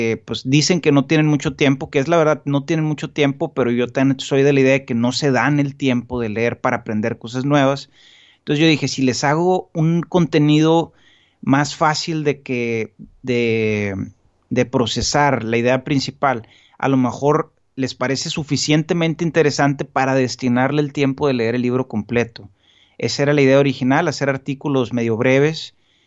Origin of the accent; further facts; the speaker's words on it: Hermosillo, Sonora, Mexico; soy de Hermosillo, Sonora y tengo 27 años.